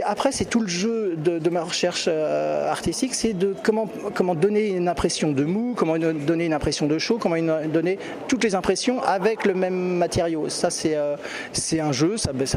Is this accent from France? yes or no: yes; Île-de-France, France; enfin je suis du Sud-Essonne